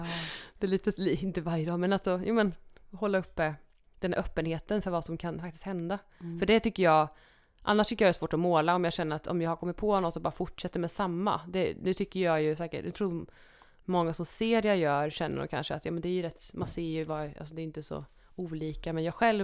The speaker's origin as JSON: {"language": "Swedish", "town": "Sunne", "region": "Värmland", "country": "Sweden", "said": "Jag är jättestolt över att jag är från Sunne."}